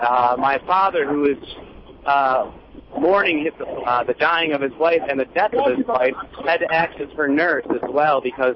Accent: Muskegon, Michigan, United States; I'm from Muskegon, Michigan

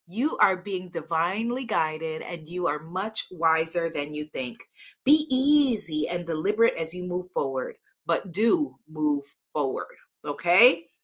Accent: New York, United States; accent: New York; You can mock back my New York accent.

